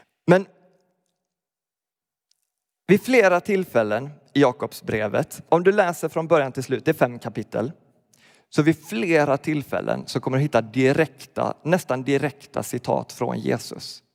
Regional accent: Skåne, Sweden; Jag är från Skåne, det hörs knappt, så det är ett bra exempel på det här. När jag hade bott hemifrån de där första åren, flyttat från Skåne och kom hem, så sa de så här … du pratar uppländska.

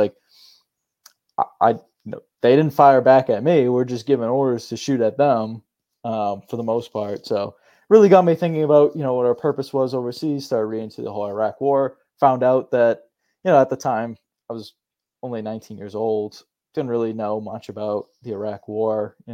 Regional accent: New Hampshire, United States; Yeah, so I'm from New Hampshire, born and raised. Spent a lot of time, you know, in the mountains and everything.

